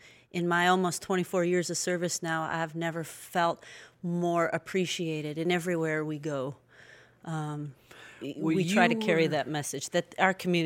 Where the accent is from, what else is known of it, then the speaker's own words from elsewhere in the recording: Cleveland, Ohio, United States; I grew up in Cleveland, Ohio.